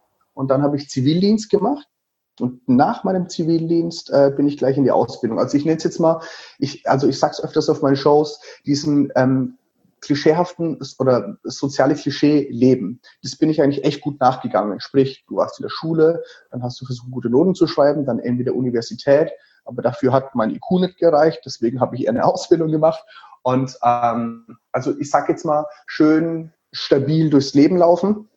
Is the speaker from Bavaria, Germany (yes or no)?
yes; Würzburg, Bavaria, Germany; born there